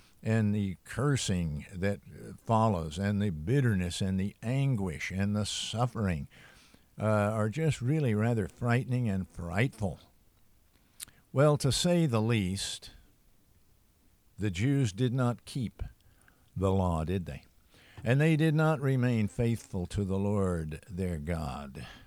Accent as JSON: {"language": "English", "country": "United States", "said": "I am obviously an American. My people came to this country largely from Ireland, but we came a long time ago."}